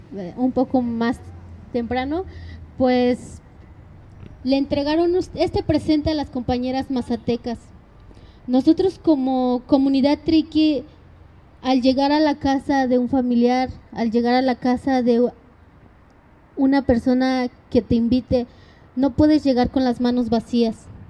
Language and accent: Spanish; Oaxaca, Mexico; nosotras también somos de Oaxaca, y Oaxaca ha sido uno de los estados más represores.